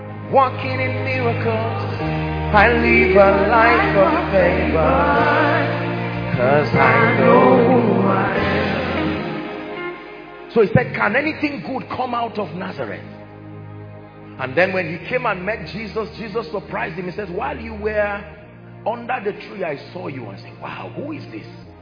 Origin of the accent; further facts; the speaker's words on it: Middle Belt, Nigeria; I come from the Middle Belt, for instance.